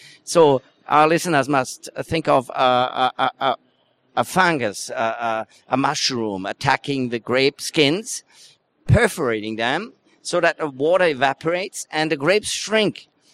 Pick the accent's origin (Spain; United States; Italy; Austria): Austria; Upper Austria; I'm from Upper Austria, would be the river upwards, and it's just the river downwards.